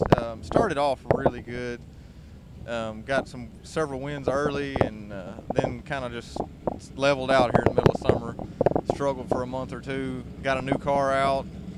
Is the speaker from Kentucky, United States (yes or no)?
yes; Kentucky, United States; We're from Kentucky. We have a lot smaller car counts on average